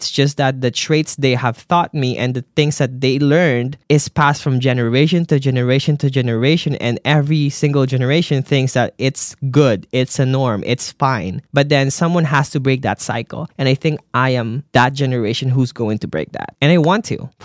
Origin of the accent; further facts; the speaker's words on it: Philippines; So as you guys might already know, I grew up in the Philippines